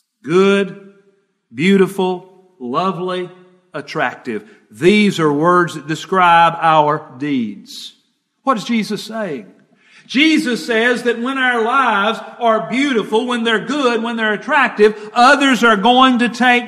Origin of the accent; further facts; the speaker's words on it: Piedmont, Alabama, United States; I grew up in Calhoun County, Piedmont. little small town there.